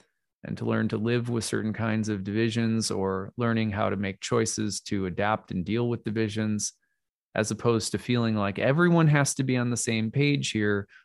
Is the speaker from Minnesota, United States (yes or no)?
yes; Minnesota, United States; I love Minnesota, you know, I'm a Minnesotan through and through